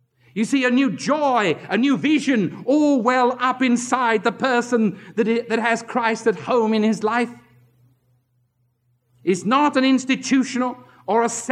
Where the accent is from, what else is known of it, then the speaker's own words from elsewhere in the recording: England, United Kingdom; I grew up in England, with all the funny things that English people think.